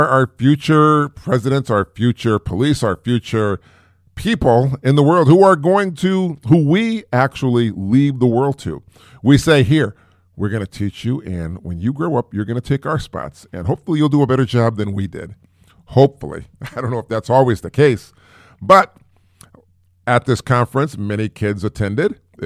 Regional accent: Springfield, United States; born there; And I was born here in Springfield, about 10 houses down from here.

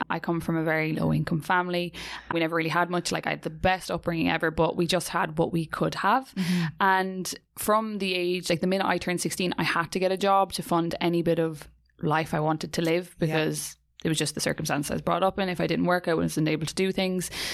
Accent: Clarecastle, Munster, Ireland; I was in a pub back home in, I'm from Clarecastle, up the Magpies, that's who I am.

